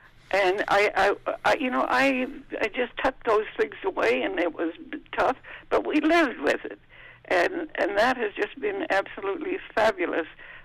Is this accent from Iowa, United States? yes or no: yes; Iowa, United States; I am ever so grateful that I grew up in Iowa on that Iowa farm during the Depression years.